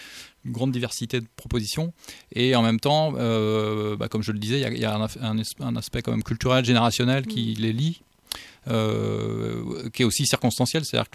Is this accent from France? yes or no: yes; Rennes, Brittany, France; comme je suis originaire de Rennes et que j'ai toujours habité ici, presque